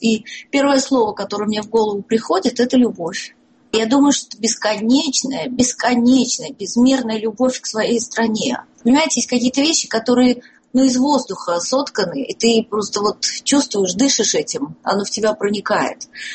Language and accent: Russian; Russia; accent: Russian; мой российский говор, то есть мое российское грамотное и правильное произношение